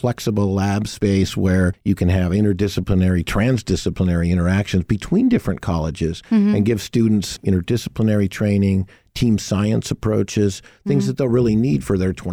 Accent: Sacramento, California, United States; born there; That's right. I was born in Sacramento, California. I won't reveal the year, but so it's just great to be back in this part of the state.

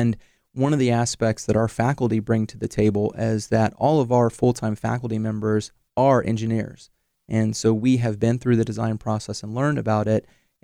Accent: Kentucky, United States; moved away as an adult; now in Fresno, United States; Yes, I grew up in Kentucky and spent almost my entire life there until I graduated from college

